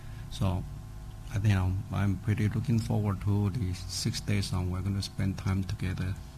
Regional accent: Irvine, California, United States; I'm from Irvine, California, and I'm really thankful to be here with you all.

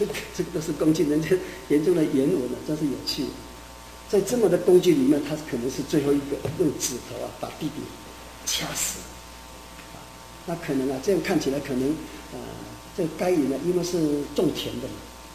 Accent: China; 西洋人呢、啊，跟我们中国人哈、啊，跟

